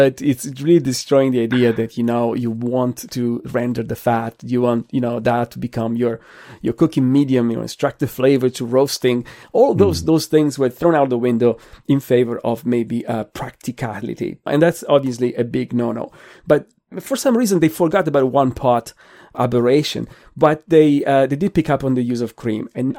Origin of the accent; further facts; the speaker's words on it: Milan, Lombardy, Italy; I think growing up in Italy, I knew that carbonara didn't have cream. My mother didn't put cream in carbonara, but we're from Milan.